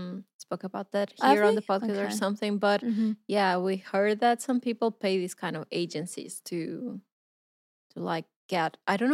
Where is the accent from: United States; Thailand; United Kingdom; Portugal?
Portugal; Because a lot of people don't even know we are from Portugal.